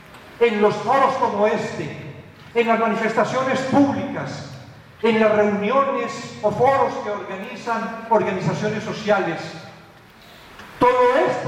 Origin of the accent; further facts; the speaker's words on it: Guatemala; yo soy extranjero como guatemalteco, pero soy nacional como latinoamericano.